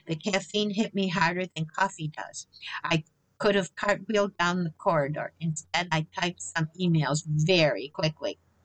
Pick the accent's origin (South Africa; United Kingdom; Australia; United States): Australia; As an Australian, it's required by law.